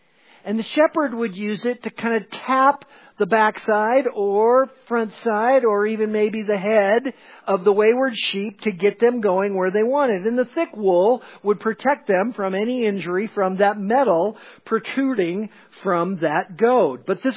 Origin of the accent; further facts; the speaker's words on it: Hailey, Idaho, United States; You know, growing up in Haley, you could count every morning on the wind that would be blowing up the canyon.